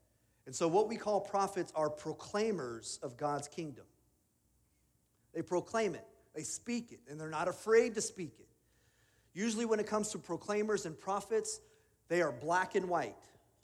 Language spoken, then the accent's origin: English; Pacific Northwest, United States; I grew up in the Northwest, and I'll grant you that. I didn't grow up in the South, but I never heard it.